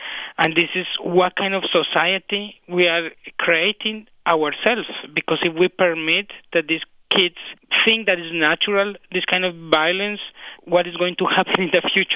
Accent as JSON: {"language": "English", "country": "Colombia", "said": "And then I decided to really work with Colombian children because I'm from Colombia."}